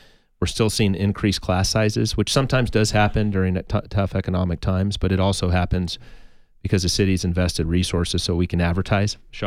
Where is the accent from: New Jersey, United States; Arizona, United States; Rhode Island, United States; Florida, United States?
Arizona, United States; Tucson; because I grew up in Tucson where I just have to look north to see the mountains, the Catalinas, and I know where I'm going.